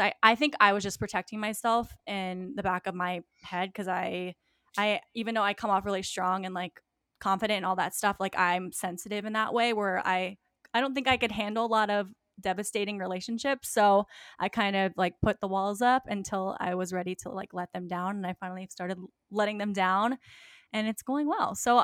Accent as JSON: {"language": "English", "town": "Virginia Beach", "region": "Virginia", "country": "United States", "tie": "born or raised there", "said": "He loves Virginia too, and I'm from Virginia Beach, so that's like my hometown."}